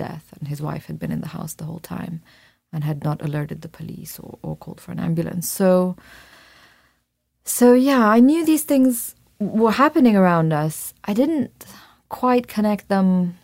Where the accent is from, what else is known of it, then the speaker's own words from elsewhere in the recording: Syria; Growing up in Syria, no.